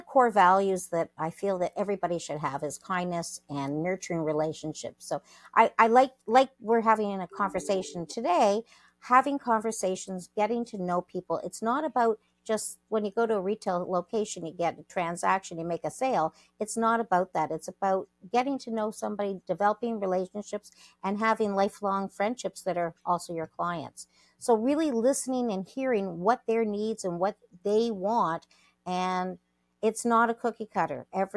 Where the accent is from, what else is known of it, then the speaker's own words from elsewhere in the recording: Toronto, Ontario, Canada; Well, no, I've lived in the GTA, but I was born in Toronto many decades ago. I only admit to 25 years ago, but it's a lot longer than that. But yes, I've lived in Toronto. My family's also from Montreal, and I have family in the States